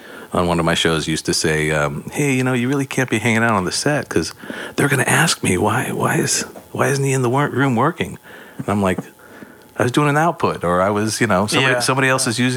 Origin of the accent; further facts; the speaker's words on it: Sacramento, California, United States; also born or lived in Los Angeles, United States; base is Sacramento these days. I was in LA for 20 years, started a family in 2010 and moved back up to my hometown